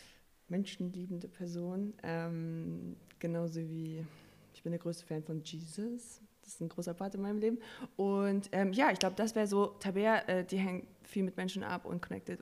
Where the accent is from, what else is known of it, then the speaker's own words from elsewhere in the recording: North Rhine-Westphalia, Germany; also born or lived in Marburg; now in Berlin, Germany; Ich komme ursprünglich aus dem Pott, aus dem Ruhrgebiet. Da bin ich aber nur groß geworden. Also ich glaube, bin ich halt aufgewachsen. Seit 2013 das erste Mal in Berlin, durfte dann nochmal nach Marburg ziehen und seit 2016 wieder hier zurück